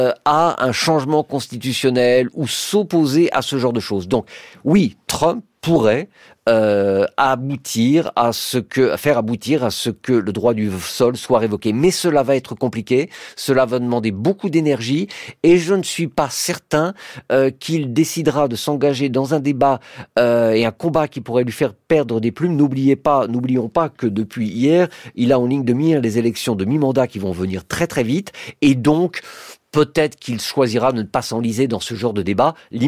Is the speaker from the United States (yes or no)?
yes; United States; nous autres, aux États-Unis, puisque je suis américain et que je vis là-bas